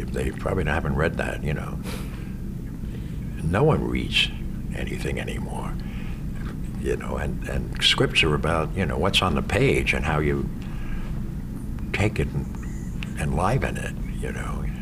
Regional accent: New York, United States; I mean, all the, you know, I come from New York, and all the Irish guys that go up would talk like this.

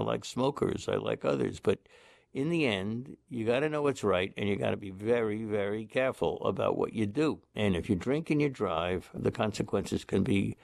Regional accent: United States; I'm an American Jew, of course. I'm proud of my religion, as everybody is proud of theirs, or many people are.

